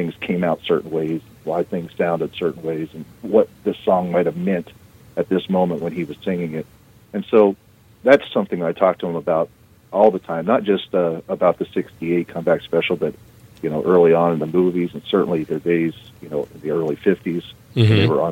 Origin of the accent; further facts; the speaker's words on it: Columbus, Ohio, United States; I'm a stranger in my hometown here, so I do very little work actually in you know, Columbus or the surrounding areas